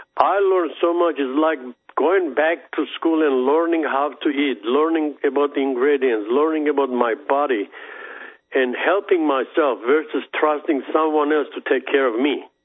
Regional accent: Armenia; also born or lived in Soviet Union; I grew up in the Soviet Union. You know, Armenia was one of the republics for Soviet Union.

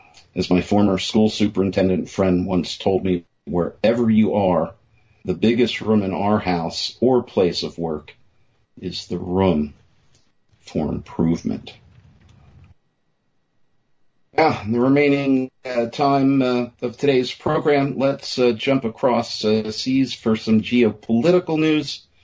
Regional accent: Pennsylvania, United States; Many, like Pennsylvania, which is my home state, restricted applications to certain days of the week

